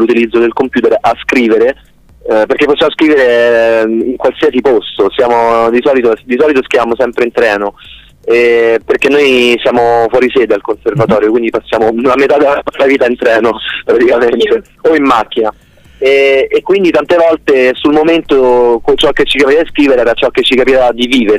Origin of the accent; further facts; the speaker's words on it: Rome, Lazio, Italy; ci trovavamo a passeggiare qua, noi siamo di Roma